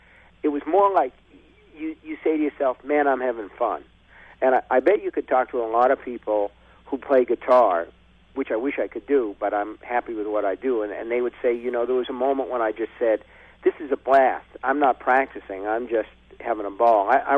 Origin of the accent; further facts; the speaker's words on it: Maine, United States; And, you know, we grew up in Maine, and you know what that's like at that time. Everybody was Republican.